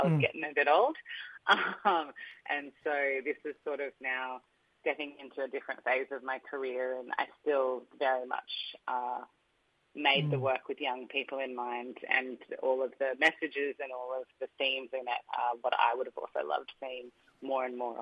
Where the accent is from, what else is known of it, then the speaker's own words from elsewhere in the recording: Toowoomba, Queensland, Australia; I grew up in Toowoomba, and at the time there wasn't as much art there as there is now. There's been a lot done there, and my family are also in, like, from Surat